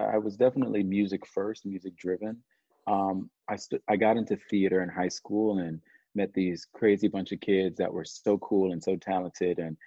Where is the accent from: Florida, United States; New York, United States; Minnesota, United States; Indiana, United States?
Florida, United States; Orlando; I'm from Orlando, Florida.